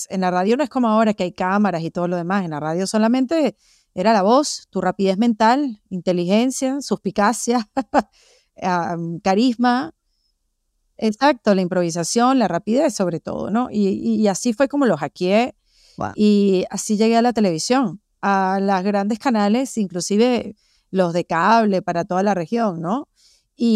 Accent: Venezuela; Acuérdate que yo soy de Venezuela.

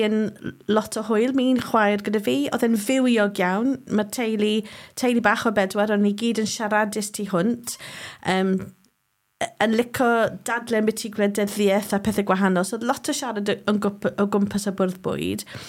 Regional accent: Cardiff, Wales, United Kingdom; also born or lived in England; Ond ges i magu yn Gaerdydd, es i ysgol Glantaf, a dwi'n nhad i ddim yn siarad Cymraeg, ond mae mam yn

